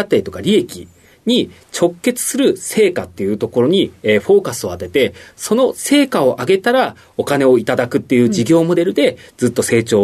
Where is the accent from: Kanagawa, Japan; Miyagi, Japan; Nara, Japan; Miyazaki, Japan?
Miyagi, Japan; はい、出身は宮城県になります。